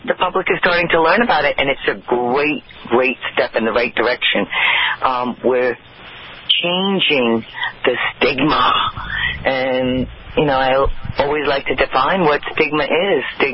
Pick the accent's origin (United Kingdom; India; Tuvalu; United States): India; I'm from India.